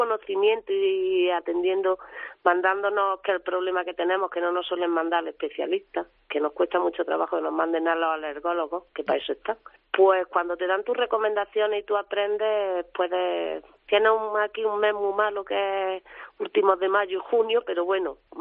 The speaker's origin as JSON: {"language": "Spanish", "town": "Jaén", "region": "Andalusia", "country": "Spain", "said": "yo soy de Jaén."}